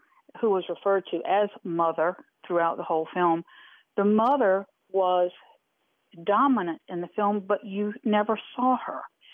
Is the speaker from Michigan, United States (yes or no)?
no; Raleigh, North Carolina, United States; I'm from Raleigh.